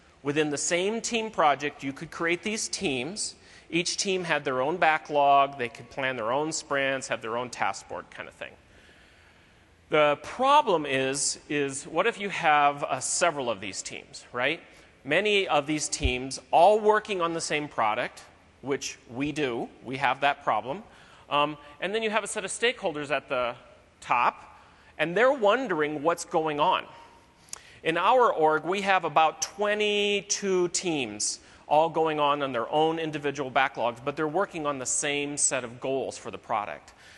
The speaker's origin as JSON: {"language": "English", "region": "Iowa", "country": "United States", "tie": "born or raised there", "said": "I was born in the United States in Iowa, a little town, and I was born in the northwest corner of Iowa. More specifically, I was born on a farm."}